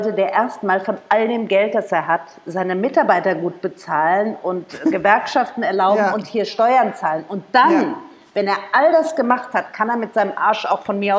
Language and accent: German; Frankfurt, Hesse, Germany; Frankfurter Mädchen.